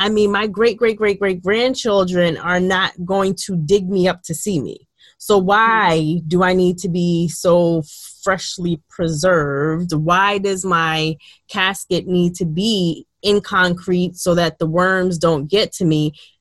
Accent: Jamaica; and I'm Jamaican, so our funerals, the whole process, you know, we're all scattered across the globe.

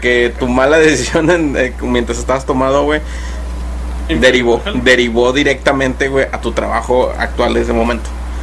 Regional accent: Guadalupe, Nuevo León, Mexico; Pues sí, bueno, somos de Guadalupe, güey

